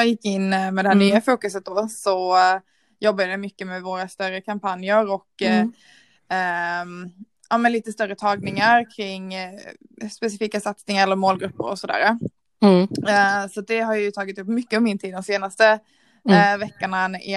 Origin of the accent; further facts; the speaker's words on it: Sweden; accent: mix of Scanian, Smålandic and Gothenburg; also born or lived in Växjö; now in Gothenburg, Sweden; Så min dialekt är lite blandad mellan skånska, småländska och våra Göteborgs vibbar nu då. Men jag tror inte de har lyckats skina igenom riktigt. men jag bor i Göteborg sedan ungefär 6 år tillbaka i tiden.